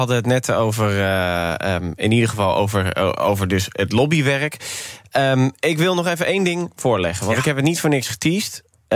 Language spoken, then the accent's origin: Dutch; Utrecht, Netherlands; Ik kom uit Utrecht.